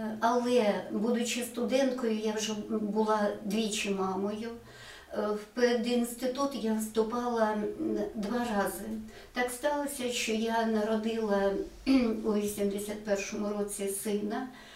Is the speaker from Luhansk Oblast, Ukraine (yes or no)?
yes; Pidhorivka, Luhansk Oblast, Ukraine; бо я знала, що це Підгорівка, це моє рідне село.